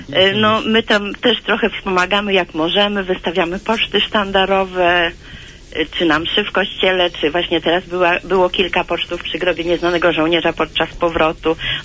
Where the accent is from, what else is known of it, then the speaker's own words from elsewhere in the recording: Warsaw, Masovian Voivodeship, Poland; jestem z Warszawy, warszawskiego Targówka.